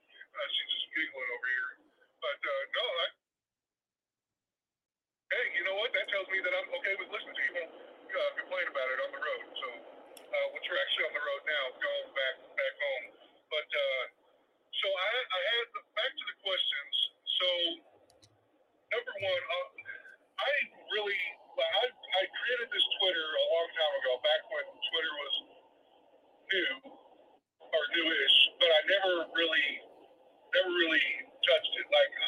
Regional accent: Missouri, United States; now in Kansas City, United States; I'm from Southeast Missouri. but I live up by Kansas City now.

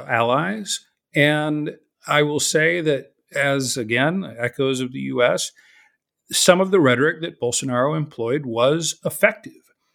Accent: United States; I the experience of watching Brazil as an American over the last 5 years or so has been incredibly bizarre.

